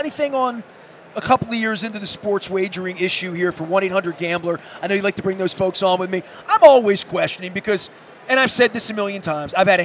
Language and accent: English; Dundalk, Maryland, United States; I'm from Dundalk.